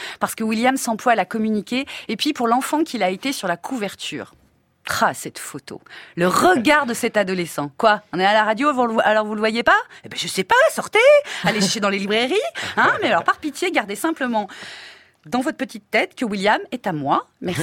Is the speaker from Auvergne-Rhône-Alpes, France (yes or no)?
yes; Saint-Étienne, Auvergne-Rhône-Alpes, France; born there; Moi je suis née à Saint-Etienne, au mieux je sais fabriquer un terril.